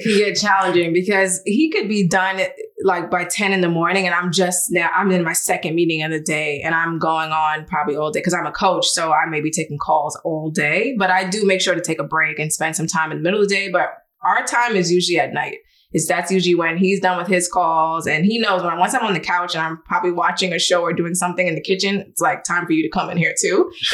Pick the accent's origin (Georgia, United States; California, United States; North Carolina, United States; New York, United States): New York, United States; moved away as an adult; We were born and raised in New York.